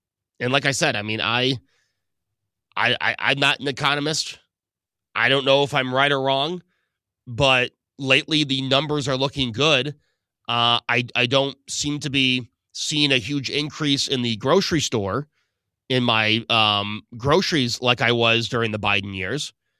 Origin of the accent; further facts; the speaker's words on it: New York, United States; Again, I will go to my home state of New York.